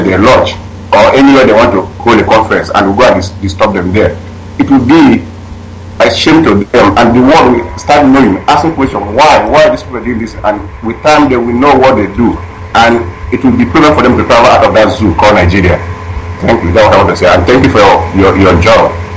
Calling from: Sweden; I'm calling from Sweden.

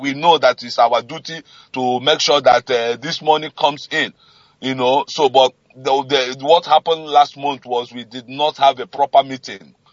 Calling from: Dublin, Leinster, Ireland; I'm calling from Dublin, Ireland.

